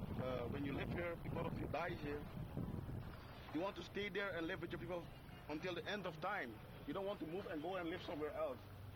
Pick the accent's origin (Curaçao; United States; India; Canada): Curaçao; Coffee Camp; I'm from Coffee Camp.